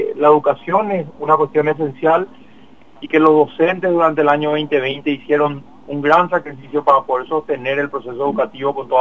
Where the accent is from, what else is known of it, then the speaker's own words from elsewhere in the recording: Paraguay; necesitamos como paraguayos administrar nuestros miedos